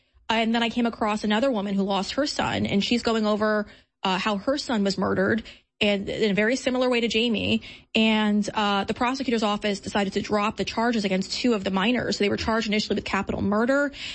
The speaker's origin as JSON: {"language": "English", "region": "Florida", "country": "United States", "lives_now": "Austin, United States", "said": "I came from Florida. I came from South Florida, and I just moved to Texas, and I'm learning a lot about Austin crime here specifically"}